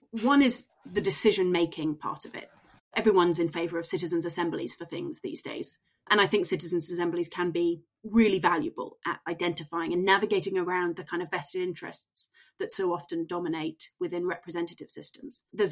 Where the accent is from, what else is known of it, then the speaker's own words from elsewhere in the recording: Builth Wells, Wales, United Kingdom; my hometown of Bilth Wells in rural Wales